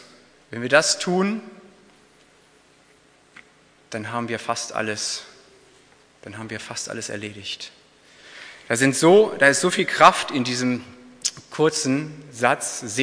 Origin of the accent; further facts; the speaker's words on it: Hockeln, Lower Saxony, Germany; ich komme aus der Nähe von Hildesheim, aus einem kleinen Dorf, aus Hockeln, ungefähr anderthalb Stunden Fahrzeit.